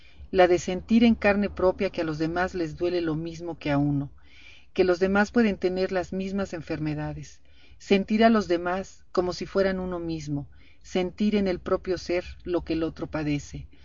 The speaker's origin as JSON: {"language": "Spanish", "town": "Tulancingo", "region": "Hidalgo", "country": "Mexico", "tie": "born or raised there", "said": "Un abrazo grande para todo Tarija desde México, desde mi terruño Tulancingo"}